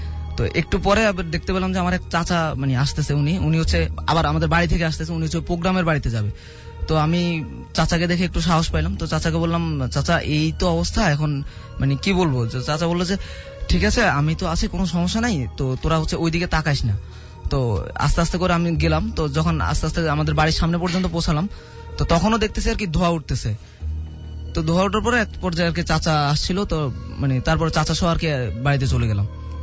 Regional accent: Dhaka, Dhaka Division, Bangladesh; জুরাইন থেকে আসছি

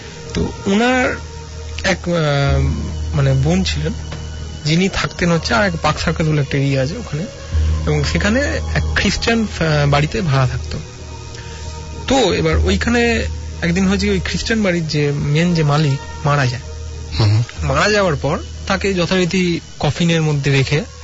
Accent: Kolkata, West Bengal, India; এবং আমার বাড়ি হচ্ছিল বেহালায়

